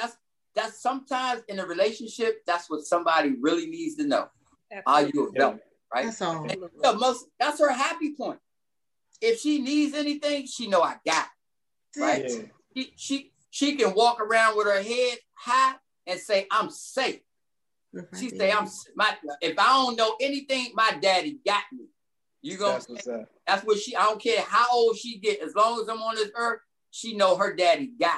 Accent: Kansas, United States; I'm from Kansas, right?

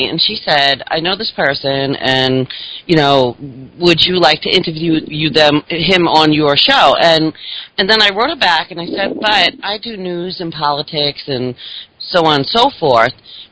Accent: New York, United States; I know, but, like, look, I'm from New York.

